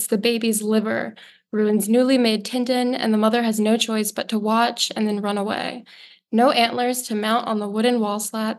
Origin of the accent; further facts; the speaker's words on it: Texas, United States; And I grew up in Texas as like a vegetarian, so.